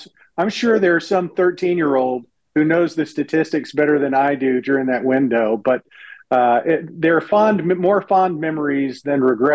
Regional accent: Georgia, United States; very few people that are born and raised in Georgia are Falcons fans. They're not loyalist to begin with. So I grew up playing football in the backyard more than watching football

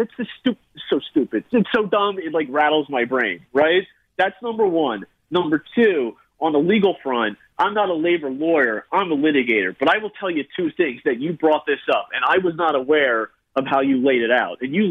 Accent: New Jersey, United States; I grew up in South Jersey.

